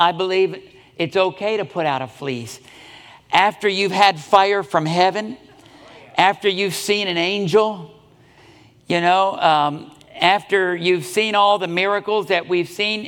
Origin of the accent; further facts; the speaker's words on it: Florida, United States; I was raised in Florida. Snakes are no problem for me.